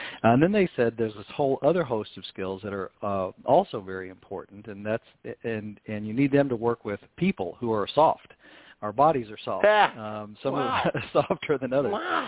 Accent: Kentucky, United States; also born or lived in Colorado; in Kentucky, but I spent almost 20 years in Colorado.

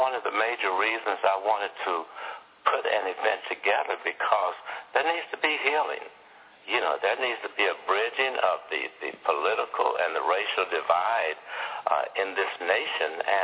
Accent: Alton, Illinois, United States; So I conceived this idea of being born and raised in Alton, Illinois, that is the place where Elijah P. Lovejoy came from St. Louis to print a newspaper

